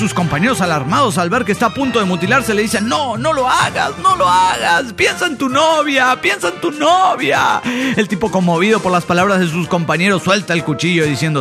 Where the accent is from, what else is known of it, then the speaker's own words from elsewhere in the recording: Querétaro, Mexico; de Querétaro, México.